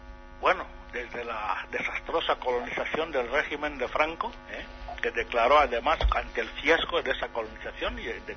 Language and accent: Spanish; Equatorial Guinea; yo no soy el único guineano que fue circuncidado, todos lo estamos